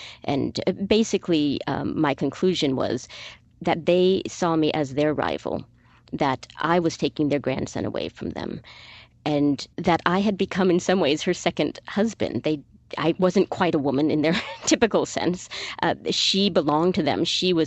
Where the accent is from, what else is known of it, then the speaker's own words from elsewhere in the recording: United States; just the fact that I come from the United States